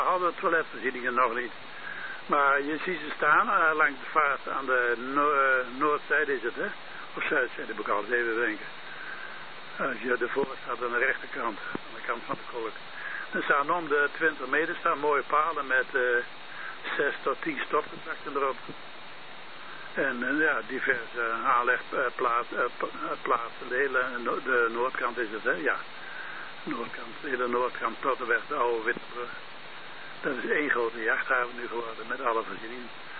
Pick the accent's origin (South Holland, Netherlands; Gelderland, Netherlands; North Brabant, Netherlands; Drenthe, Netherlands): Drenthe, Netherlands; Hooghalen; Ik ben uit Hooghalen.